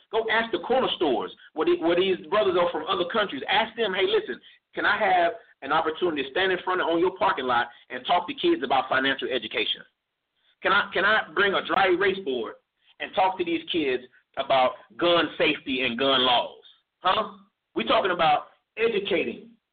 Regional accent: East St. Louis, Illinois, United States; moved away as an adult; now in Texas, United States; I'm from East St. Louis, Illinois, and I'm living in Texas. I live here.

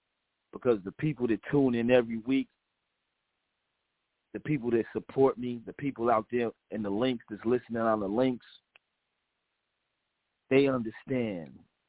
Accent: New Jersey, United States; I called the lady. I said, I'm from Passaic County. I don't know nothing about Mercer County.

